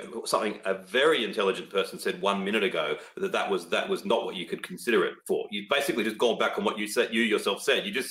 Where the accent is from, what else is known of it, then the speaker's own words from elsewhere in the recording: Australia; I was just staring at the screen as an Australian fan